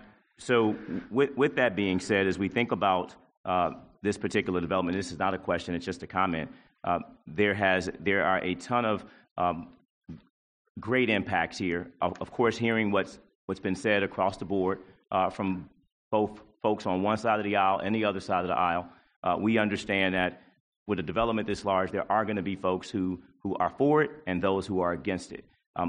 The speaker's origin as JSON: {"language": "English", "town": "Chicago", "region": "Illinois", "country": "United States", "tie": "born or raised there", "said": "Being a resident of affordable housing for 18 years and growing up in Cabrini Green"}